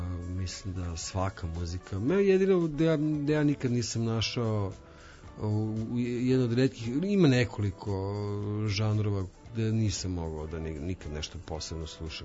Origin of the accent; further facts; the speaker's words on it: Zemun, Belgrade, Serbia; kad sam pričao da sam odrastao u Zemunu